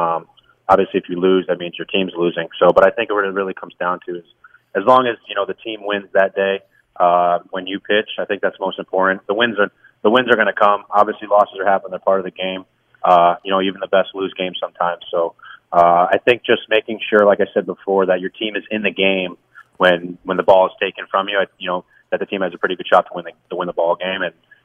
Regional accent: Levittown, New York, United States; Yep, I was born in Long Island, Levittown. Well, Syosset, but I lived in Levittown for 9 years growing up. So definitely an old place to call home.

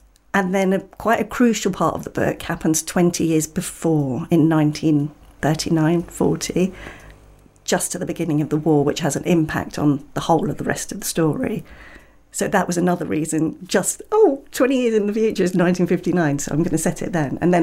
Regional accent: London, United Kingdom; growing up in North London

